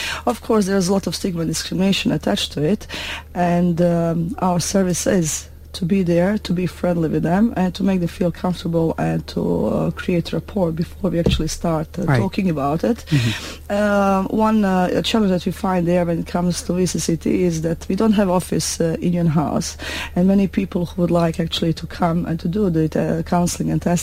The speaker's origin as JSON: {"language": "English", "country": "Bosnia & Herzegovina", "moved": "as an adult", "lives_now": "South Sudan", "said": "I come from Bosnia and Herzegovina. It's a small country as part of ex-Yugoslavia. It's in Eastern Europe, on Balkan area."}